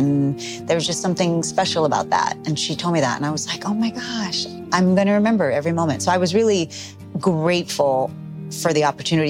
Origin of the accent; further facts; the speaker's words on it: Texas, United States; Like growing up in Texas, I lived in a Mexican neighborhood.